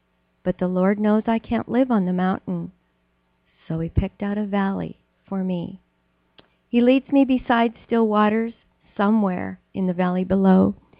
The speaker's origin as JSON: {"language": "English", "town": "Ketchikan", "region": "Alaska", "country": "United States", "tie": "born or raised there", "said": "You're bringing me back to my hometown? I remember saying I would never live in Ketchikan when I was 16. I'm over 60 now. I'm here still."}